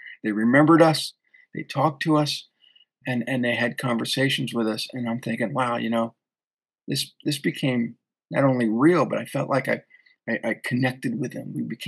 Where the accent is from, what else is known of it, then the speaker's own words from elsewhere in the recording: Pennsylvania, United States; I'm from Pennsylvania. I like to go there and look for other, you know, people from Pennsylvania.